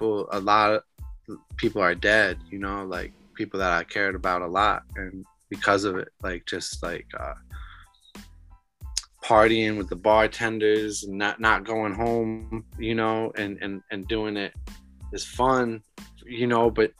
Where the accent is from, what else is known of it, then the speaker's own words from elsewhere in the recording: Newport, Rhode Island, United States; So I think growing up in Newport and seeing how people preserve things, I wanted to preserve this DJ thing the same way